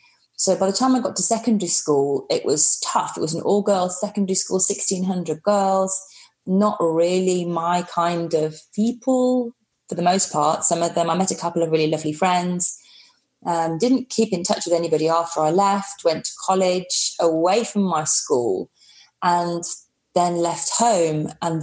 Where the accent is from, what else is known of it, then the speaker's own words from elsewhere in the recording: Birmingham, West Midlands, United Kingdom; also born or lived in Blackpool; I was born just outside Blackpool, and I was the first born of 4. Then when my brother came along the next year, we moved to Birmingham